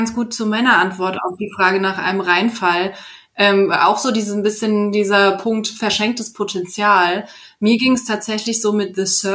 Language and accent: German; North Rhine-Westphalia, Germany; so einen aus meiner Heimat, so einen Niederrhein